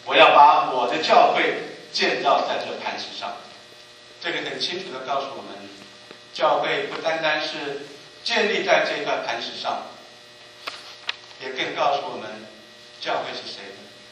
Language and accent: Chinese; Taiwan; now in United States; 以前我们在台湾的时候人多，